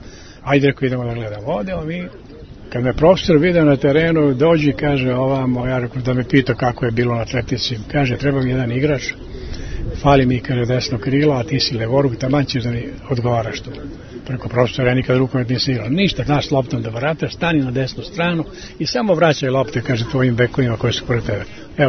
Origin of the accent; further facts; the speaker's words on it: Zrenjanin, Vojvodina, Serbia; also born or lived in Banatsko Miloševo; Ja inače sam rođen u Banatskom Miloševu i kao dečak preselili smo se zbog posla koji je otac dobio u Zrenjaninu, preselio sam se u Zrenjanin. Tu sam i počeo školu, tako da sam do kraja postao Zrenjaninac.